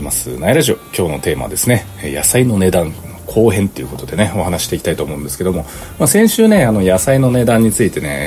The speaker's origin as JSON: {"language": "Japanese", "region": "Nagasaki", "country": "Japan", "said": "私長崎県ですけど"}